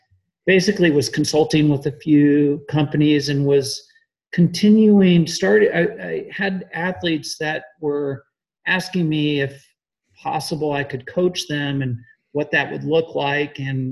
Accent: Florida, United States; I was really fortunate that I grew up in South Florida because of this strong Cuban influence.

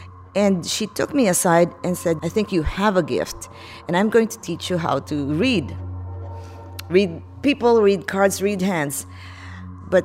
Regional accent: San Juan, Metro Manila, Philippines; now in Orange, United States; I am from Orange, California, originally from the Philippines, San Juan.

